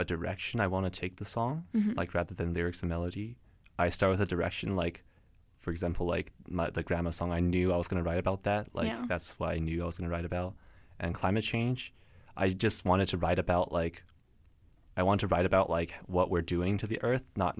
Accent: Alberta, Canada; I'm from Alberta.

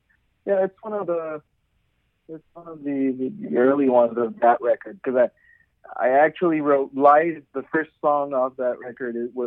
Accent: Canada; first language French; English is a second language; I'm French Canadian. My first language is French

